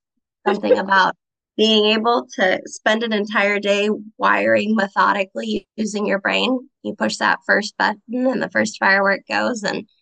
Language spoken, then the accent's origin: English; Grants Pass, Oregon, United States; my brain goes back to childhood and growing up in Southern Oregon. I was born and raised in Grants Pass on 5 acres, and I absolutely loved it.